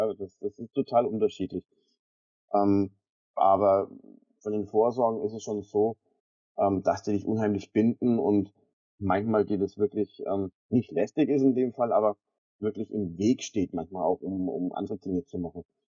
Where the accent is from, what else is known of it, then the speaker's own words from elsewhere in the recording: Bavaria, Germany; accent: Franconian; gerade jetzt als deutscher, bayerischer Bestatter oder wie ich immer sage, fränkischer, man hört es ja raus, wo ich her bin